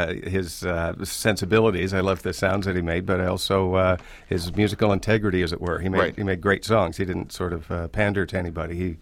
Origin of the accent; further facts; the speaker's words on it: Puslinch Township, Ontario, Canada; also born or lived in Guelph; Well, I was born in Guelph, but I grew up outside in Puslinch Township.